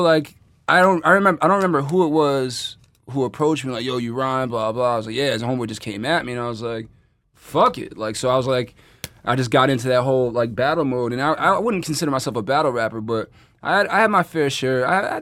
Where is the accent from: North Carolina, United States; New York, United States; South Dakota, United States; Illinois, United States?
New York, United States; Geneva; I'm from Geneva, New York. You know what I'm saying? Like, that's in between Rochester and Syracuse.